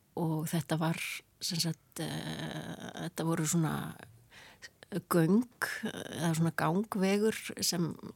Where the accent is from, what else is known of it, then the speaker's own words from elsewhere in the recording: Luxembourg; ég er alveg upp í Luxemburg, já. Bara frá 2 ára aldri. Alveg þangalli ég er hérna unglingur, bara 12-13 ára.